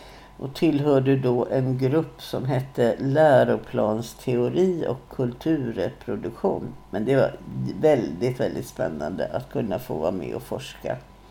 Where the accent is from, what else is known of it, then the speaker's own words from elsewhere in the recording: Stockholm, Stockholm County, Sweden; born there; Jag föddes 1944 i Tallkrogens småhusområde, som ju var bland de första mindre villor som även arbetarklassen kunde ha råd med.